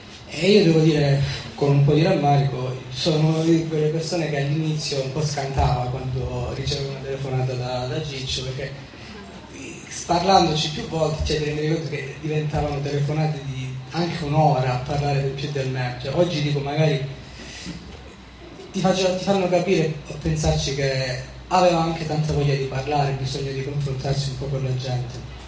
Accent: Lamezia Terme, Calabria, Italy; sono di Lamezia.

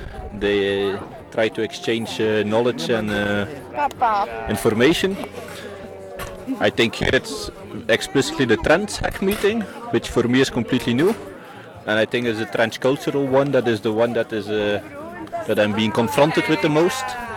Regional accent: Belgium; English is a second language; I'm from Belgium, where we have French and Dutch

